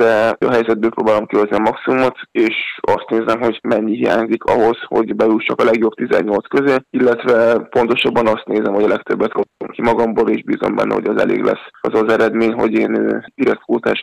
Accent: Pécs, Baranya, Hungary; born there; Pécsen születtem, és a szüleimhez leszoktam járni gyakran

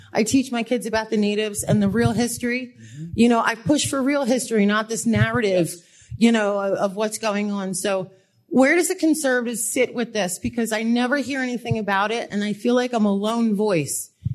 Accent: Philadelphia, Pennsylvania, United States; Vermont. I'm from Philadelphia. So I've lived here for a few years.

